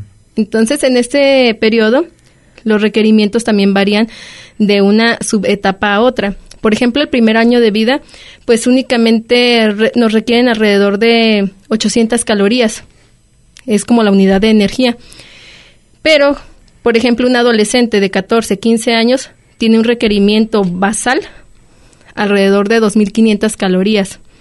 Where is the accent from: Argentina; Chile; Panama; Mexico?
Mexico; Colotlán, Jalisco; yo soy originaria de Colotlán